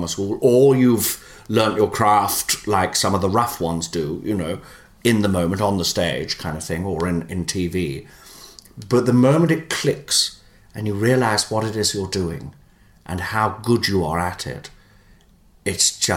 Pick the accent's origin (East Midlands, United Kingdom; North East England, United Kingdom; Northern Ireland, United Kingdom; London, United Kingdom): East Midlands, United Kingdom; Leicester; I come from Leicester originally.